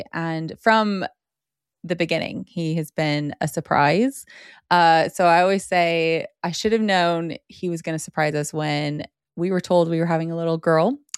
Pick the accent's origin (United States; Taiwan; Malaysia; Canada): United States; Seattle, Washington; moved away as an adult; now in United Kingdom; And yeah, but I'm from Seattle. That's where I'm from.